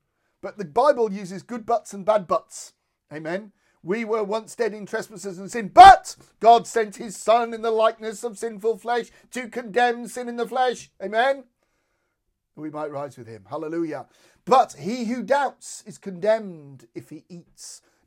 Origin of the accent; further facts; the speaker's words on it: United Kingdom; because of course we're British.